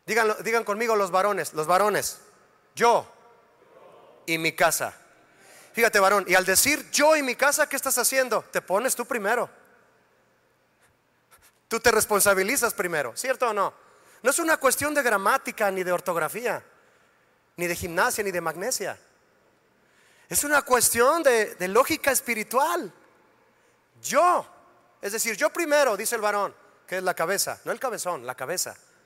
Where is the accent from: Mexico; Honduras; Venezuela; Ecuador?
Mexico; como buenos mexicanos diríamos